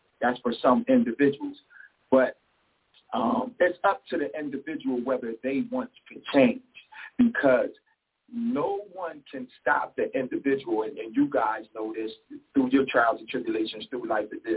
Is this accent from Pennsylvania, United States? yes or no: yes; Harrisburg, Pennsylvania, United States; I'm from Harrisburg, Pennsylvania. I grew up in one of the roughest neighborhoods in the city